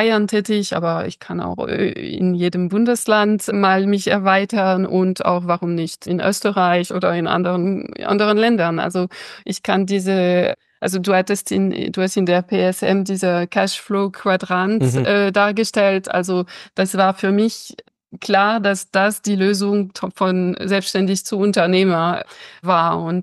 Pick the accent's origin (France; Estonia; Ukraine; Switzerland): France; northern France; und ich bin Französin und bei uns ist die Küche und das Kochen ja ein Nationalkunst sozusagen.